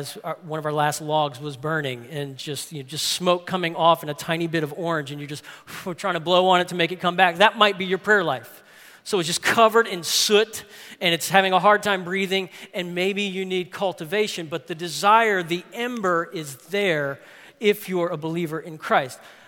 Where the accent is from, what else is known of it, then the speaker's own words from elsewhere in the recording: New Orleans, Louisiana, United States; I had some friends when I was growing up in New Orleans